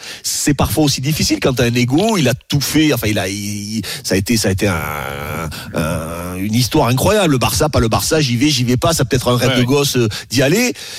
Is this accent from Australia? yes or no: no; France; nous on est français.